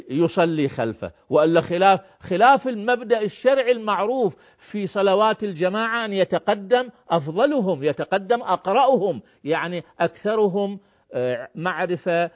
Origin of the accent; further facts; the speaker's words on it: Iraq; نحن في هذه الحقبة الزمنية من تاريخنا كعراقيين وكبشر